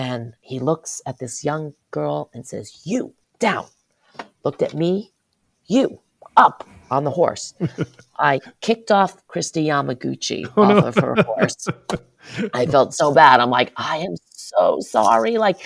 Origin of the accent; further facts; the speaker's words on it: Great Neck, New York, United States; now in San Francisco, United States; I was born in New York, grew up on Long Island, in Great Neck, Long Island. We didn't have a lot of agriculture in Long Island. Then I moved to San Francisco.